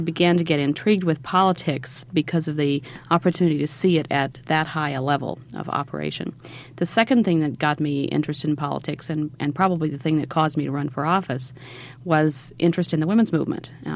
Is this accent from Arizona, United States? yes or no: no; West Virginia, United States; now in Washington, United States; I worked for state governments both in my home state of West Virginia and my adopted state of Washington